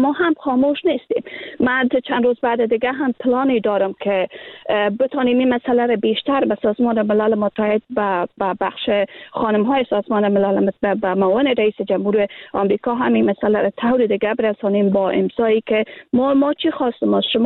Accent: Afghanistan; moved away; اگر ما امروز بیرون از افغانستان زندگی میکنیم، باور کنیم که من از لحاظ فیزیکی بیرون از افغانستان هستم.

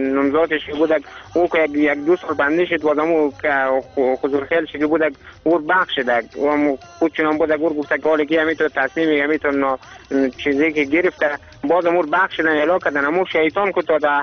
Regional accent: Badghis, Afghanistan; همی بادغیس هست دیگه زیاد دیگه. البته همه ما افغانستان هست بادم که دوست داریم، ما هم افغانیم. بازم دیگه ای سرزمین زادگاه ما که میگه تولد شدیم، میگه تمام شدیم، بزرگ شدیم دیگه.

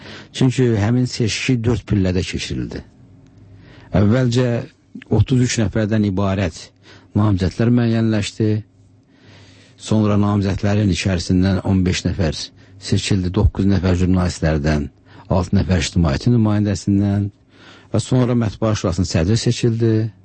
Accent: Fahrağa, Kvemo Kartli, Georgia; born or raised there

